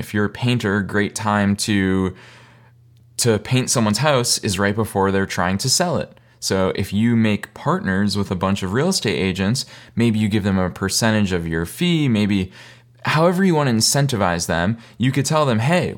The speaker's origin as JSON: {"language": "English", "town": "Boston", "region": "Massachusetts", "country": "United States", "tie": "born or raised there", "said": "So this picture is from just outside of Boston, Massachusetts, which is my hometown. It's where I grew up."}